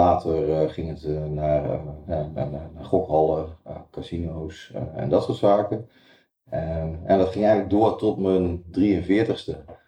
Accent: Overijssel, Netherlands; also born or lived in Gelderland; Want ik ben als kind, toen was ik een jaar of 10, ben ik van Gelderland naar Overijssel verhuisd. Je kunt je wel voorstellen, dat een compleet ander dialect, noem het maar op.

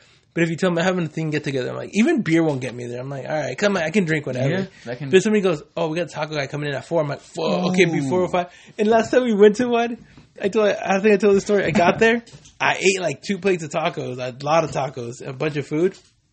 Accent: Westminster, California, United States; Okay, so I know I'm growing up in Westminster.

